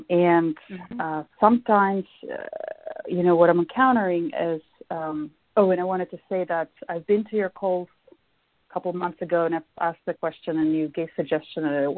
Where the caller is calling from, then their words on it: San Jose, California, United States; I'm calling from San Jose, California.